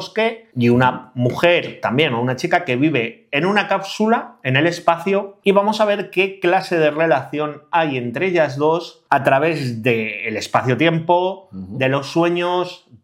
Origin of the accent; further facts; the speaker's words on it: León, Castile and León, Spain; yo al menos que soy de León